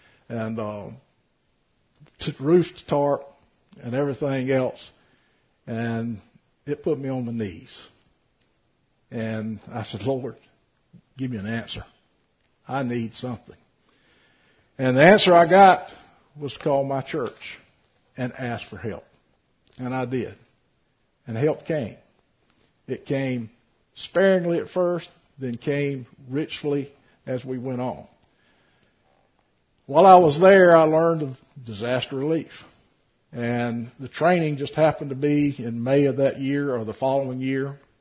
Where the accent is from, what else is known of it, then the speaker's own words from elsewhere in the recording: Port St. Joe, Florida, United States; I grew up in Port St. Joe. I was born and raised there.